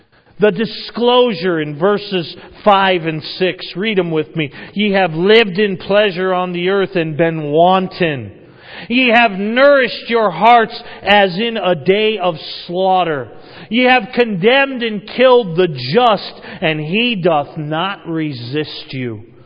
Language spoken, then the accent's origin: English; Massachusetts, United States; I'm from Massachusetts. We used to say, when I used to preach out, I'd say, greetings from Massachusetts, the worst state in the Union.